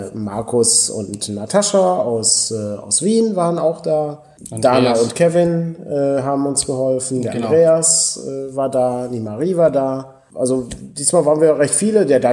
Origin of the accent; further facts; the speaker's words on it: Oberhausen, North Rhine-Westphalia, Germany; Ich komme aus Oberhausen, also fährt man ja 20 Minuten zu der Messe hin.